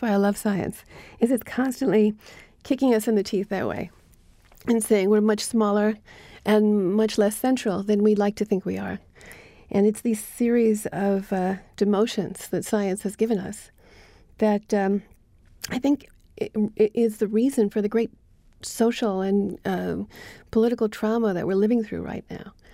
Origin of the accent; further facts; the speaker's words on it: New York City, New York, United States; And, of course, I grew up in Queens, so I took the requisite trips to the Hayden Planetarium.